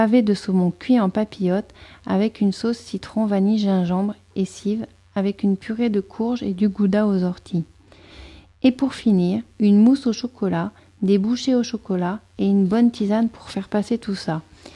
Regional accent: France; je suis française, j'habite près de Paris

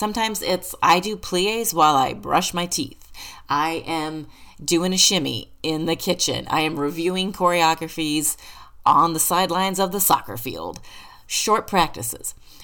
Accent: Kansas, United States; moved away as an adult; now in San Diego, United States; So I'm from Kansas. And we moved to San Diego because he got a job with the Navy out there.

